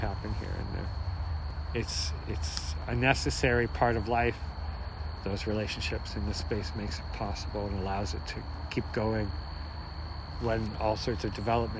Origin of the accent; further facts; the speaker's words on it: Brampton, Ontario, Canada; now in Guelph, Canada; No, I grew up in Brampton